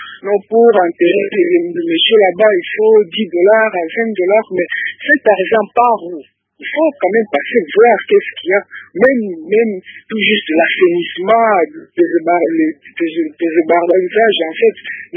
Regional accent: Kalemie, Tanganyika, DR Congo; des cimetières ici chez nous à Calémie

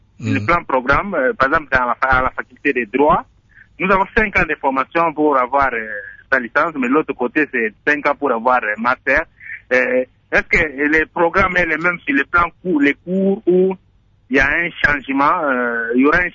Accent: Idiofa, Kwilu, DR Congo; now in Kikwit, DR Congo; je suis à Kikwit parce que je viens d'Idiofa, je suis pas d'ici là

